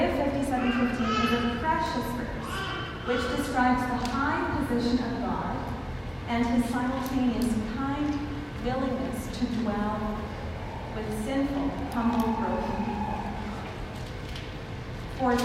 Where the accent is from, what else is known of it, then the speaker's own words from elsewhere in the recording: Calgary, Alberta, Canada; although I was born and raised in Calgary, he knows the city better than I do.